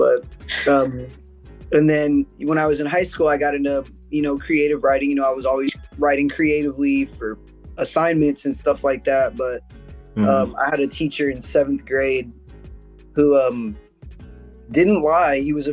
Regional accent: Houston, Texas, United States; I'm from Houston, Texas.

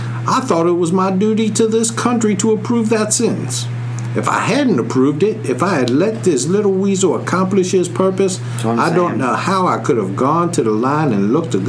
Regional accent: the South, United States; accent: Southern; that is not a fake about my southern accent, sir.

